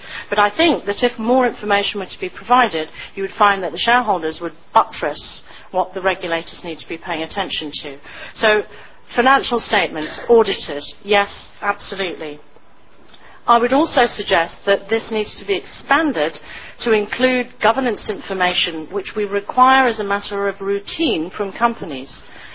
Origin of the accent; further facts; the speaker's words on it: United Kingdom; although I don't know how to put this in a polite way, being British it sounds so disloyal.